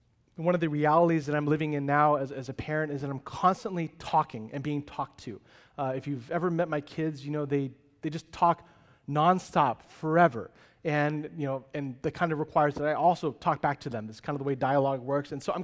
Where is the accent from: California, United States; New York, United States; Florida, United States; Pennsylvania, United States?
California, United States; Oh, I'm from NorCal.